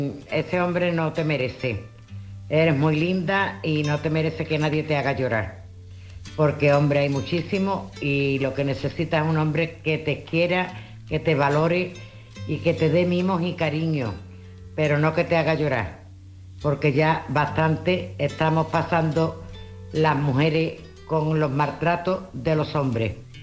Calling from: Seville, Andalusia, Spain; de Sevilla.

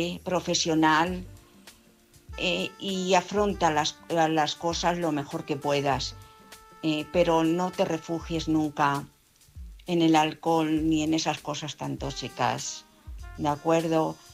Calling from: Madrid, Community of Madrid, Spain; de Madrid.

